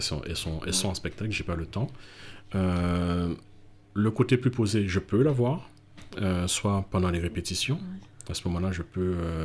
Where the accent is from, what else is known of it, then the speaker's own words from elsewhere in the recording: Guadeloupe; now in Toulouse, France; Je viens de la Guadeloupe et ça fait 24 ans maintenant que je suis ici.